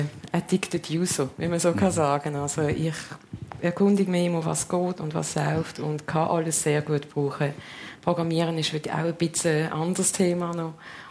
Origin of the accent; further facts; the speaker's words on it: Basel, Basel-Stadt, Switzerland; Ich bin hier in Basel aufgewachsen. Ich sage immer, ich bin eine Berufsbaslerin